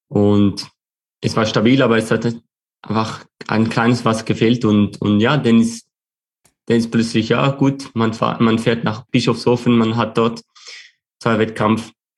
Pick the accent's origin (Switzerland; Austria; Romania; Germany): Switzerland; haben wir plötzlich als Schweizer mehr Aufmerksamkeit.